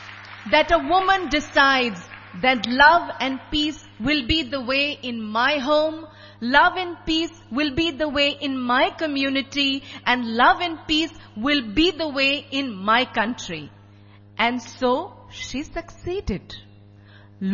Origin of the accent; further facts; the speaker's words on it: India; I am from India, she was from Tunisia. It did not matter what religion she came from. I am Sikh, she's an Arab Muslim.